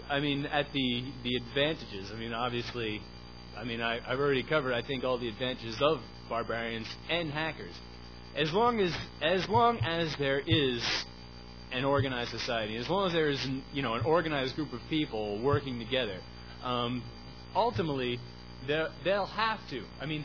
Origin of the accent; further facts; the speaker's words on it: Shoreham, New York, United States; if I go out to Long Island, okay, I'm from Shoreham in Long Island. A little town, we got a nuclear power plant.